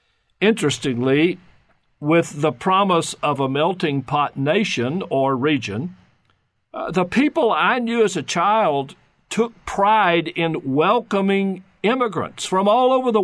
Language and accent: English; Tennessee, United States; when I was a child growing up in West Tennessee